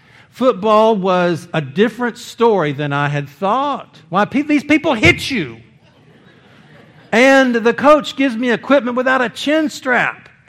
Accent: Texas, United States; born there; But I was born in Texas, so that's where I was born.

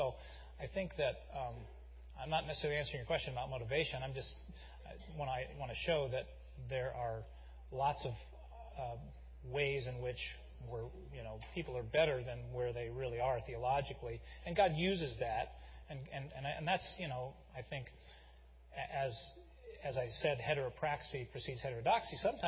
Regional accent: Cincinnati, Ohio, United States; I mean, when I grew up in Cincinnati, grocery stores, everything was closed on Sunday, right?

